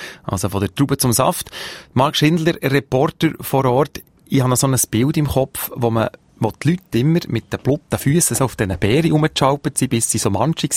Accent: Bern, Switzerland; habe ich als Berner nicht verstanden.

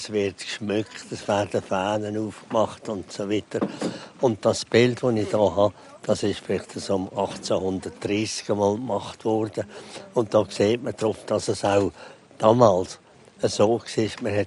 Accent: Aarau, Aargau, Switzerland; Aarau ist einfach meine Heimat. Ich bin nicht ein Aarauer Bürger, muss ich jetzt einmal sagen, sondern ich bin einfach ein Aarauer, der aufwachsen in der Schule, im Kindergarten und so weiter.

